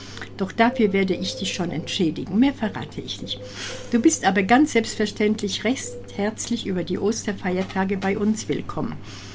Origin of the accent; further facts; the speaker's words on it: Upper Silesia, Poland; now in Germany; Ich komme ja aus Oberschlesien. Sag ich auch, ich auch.